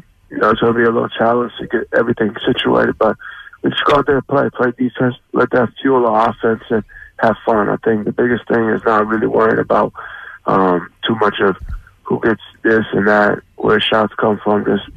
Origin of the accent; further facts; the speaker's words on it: New York, United States; obviously I'm an East Coast kid. I'm from New York.